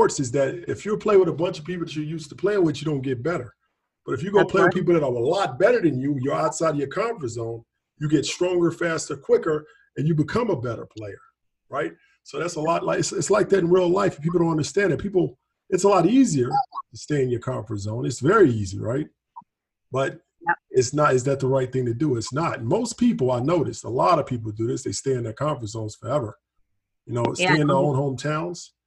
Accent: Clarksville, Tennessee, United States; where I grew up in Clarksville, Tennessee.

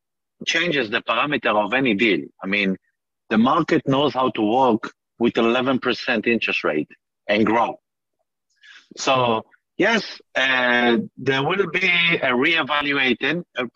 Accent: Canada; I am Canadian.

